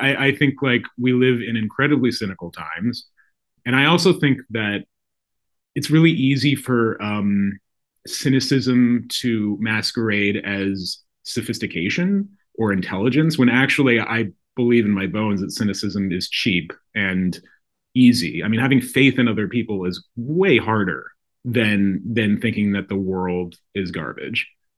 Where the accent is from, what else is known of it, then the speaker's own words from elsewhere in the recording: Idaho, United States; You know, I grew up gay in Idaho and I self-medicated with food for a good long while in my 20s.